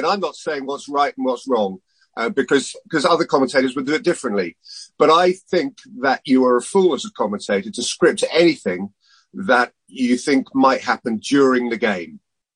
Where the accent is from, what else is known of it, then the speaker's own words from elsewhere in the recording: England, United Kingdom; And of course, as an Englishman, I enjoy that.